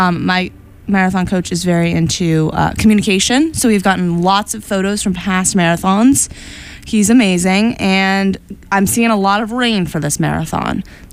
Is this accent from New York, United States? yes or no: yes; New York, United States; It's in see, as a New Yorker, I would say Gloucester, but I've been informed by my Massachusetts roommate